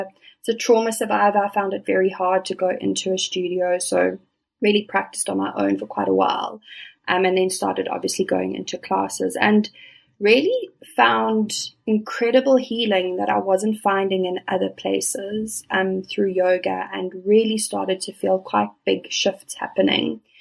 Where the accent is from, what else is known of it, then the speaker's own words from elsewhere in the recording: South Africa; also born or lived in Middle East; So I was born in South Africa. I'm raised in South Africa. I did spend a little bit of time working in the Middle East, but outside of that, I've really just been based in South Africa.